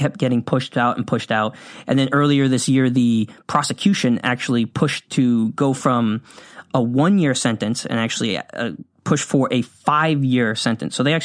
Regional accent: United States; I'm from the United States.

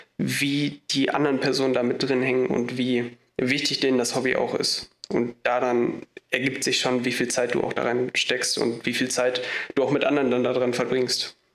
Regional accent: Bielefeld, North Rhine-Westphalia, Germany; ich bin, glaube ich, 26. Also ich glaube, nein. Ja, genau, ich komme aus Bielefeld.

